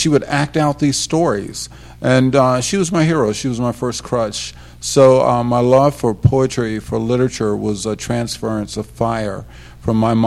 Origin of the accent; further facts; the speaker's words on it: Cleveland, Ohio, United States; also born or lived in Morgantown, West Virginia; I was born in Morgantown, West Virginia, but grew up in Cleveland, Ohio.